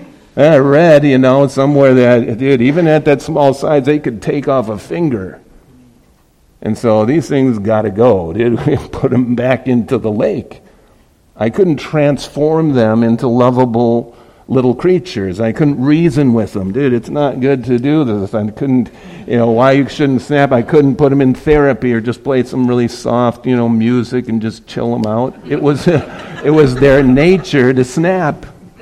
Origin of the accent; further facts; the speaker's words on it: Wisconsin, United States; moved away as an adult; my wife and I were living in Southern California. We're from Wisconsin, but I was out there playing in heavy metal bands